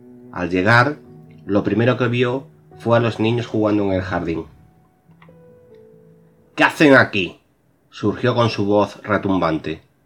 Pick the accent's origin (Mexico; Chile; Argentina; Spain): Spain; Extremadura; born there; el día de Extremadura, la comunidad en la que, en mi tierra, donde nací.